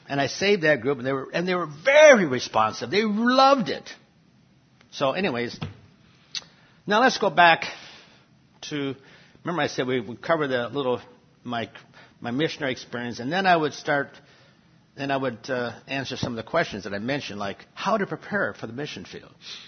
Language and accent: English; Wisconsin, United States; For example, I was from Wisconsin.